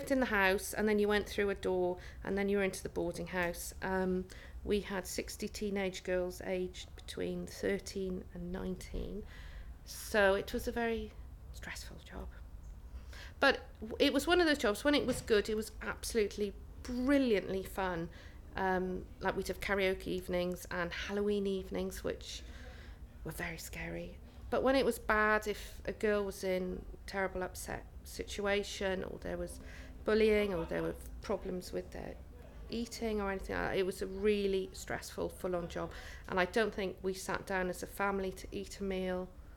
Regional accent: Glastonbury, South West England, United Kingdom; Even though I come from Glastonbury, I don't juggle, I don't wear a funny felt hat, and I don't drink special brew.

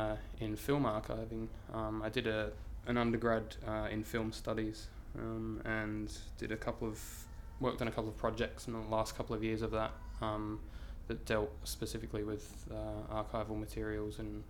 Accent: Mount Barker, South Australia, Australia; also born or lived in Adelaide; I was born in Mount Barker, but I'm from Adelaide. It's a reflex, I just say I'm from Adelaide, but yeah, Mount Barker, so it's a sort of country town with a population of about 7,000 or 8,000, I think.

